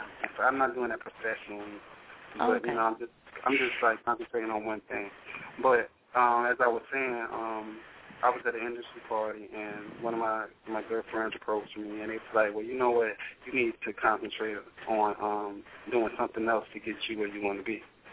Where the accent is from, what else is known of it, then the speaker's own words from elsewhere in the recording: North Carolina, United States; I'm from North Carolina.